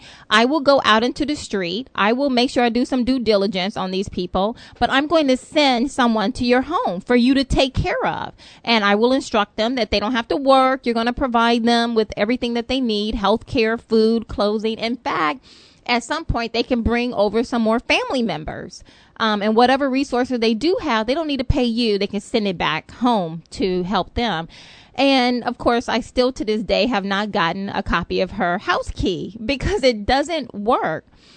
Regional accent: United States; which one should make me feel all the more proud that I'm an American

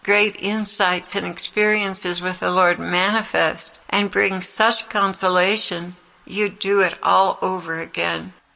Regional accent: Indonesia; I'm from Indonesia, a country where many Javanese people only have one name.

